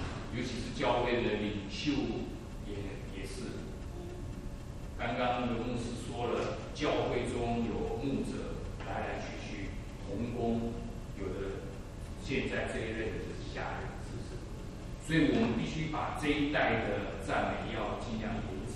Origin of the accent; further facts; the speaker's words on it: Taiwan; 你我离乡背景，我从台湾来，你们从中国来